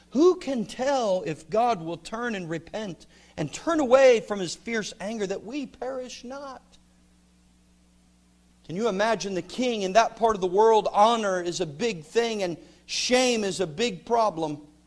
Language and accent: English; New Jersey, United States; I grew up as a little boy in New Jersey. Don't hold that against me. I grew up in New Jersey